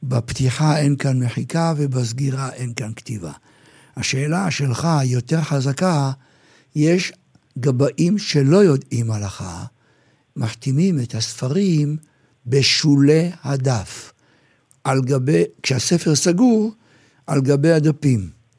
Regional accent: Jerusalem, Jerusalem District, Israel; אני זוכר בילדותי בירושלים

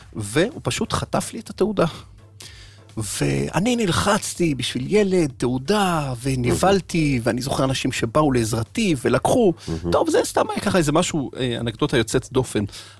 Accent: Haifa, Haifa District, Israel; אנחנו קצת יכולים לחלוק חוויות כחיפאים.

